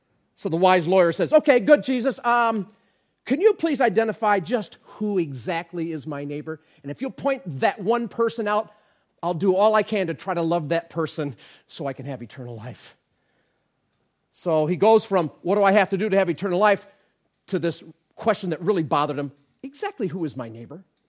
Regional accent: United States; I grew up in the Anglican church in America. We call the Episcopal church.

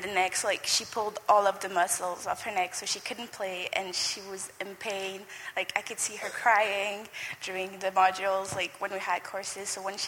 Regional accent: France; now in Swansea, United Kingdom; I'm from France. I study here in Swansea Medical Engineering.

